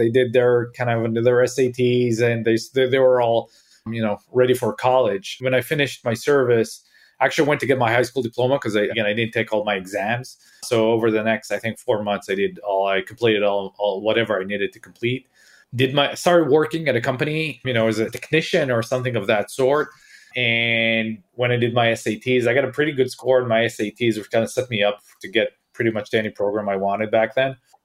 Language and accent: English; Israel; My dad was a military person. So, you know, growing up in Israel